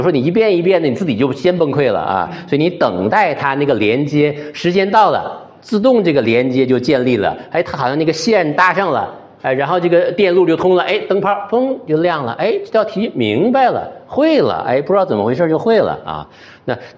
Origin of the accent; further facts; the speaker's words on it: Shenyang, Liaoning, China; 那我老家在沈阳，这个我不知道大家现在还用不用高压锅。我们小的时候，沈阳我们有一个